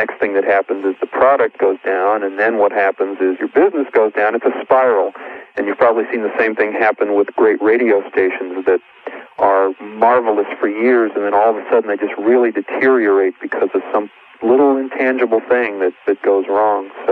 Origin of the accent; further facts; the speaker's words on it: New York, United States; moved away as an adult; now in Dallas, United States; Yeah, I originally came to Dallas from New York. I'm from New York, and I moved down here to work at Tams